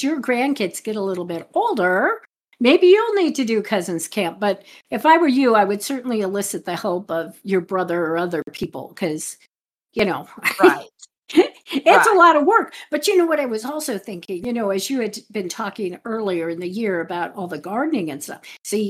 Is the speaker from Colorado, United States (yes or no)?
yes; Denver, Colorado, United States; And I think because we're from Denver, it just feels really good to be sitting there and watching and they get rained out sometimes